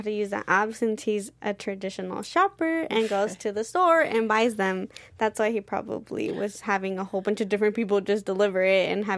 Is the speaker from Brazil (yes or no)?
no; San Diego, California, United States; But I was originally a San Diego Chargers fan because I am born and raised in San Diego.